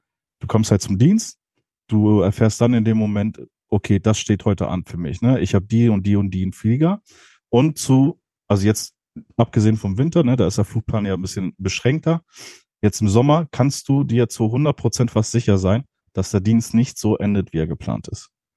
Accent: Hanover, Lower Saxony, Germany; ich komme aus Hannover. Ich bin hier am Flughafen Hannover beschäftigt. … 31 Jahre alt. Bin jetzt seit 2020 am Flughafen Hannover.

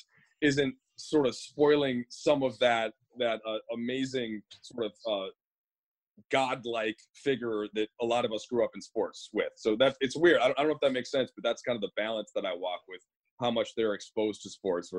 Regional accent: Minnesota, United States; Yeah, so I grew up in Minnesota

